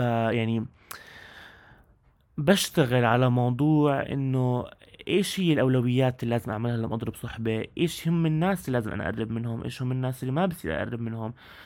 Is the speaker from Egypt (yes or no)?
no; Amman, Amman Governorate, Jordan; كيف انا شاب من عمان عم بصارع فكره تكوين العلاقات والصداقات مع الناس هون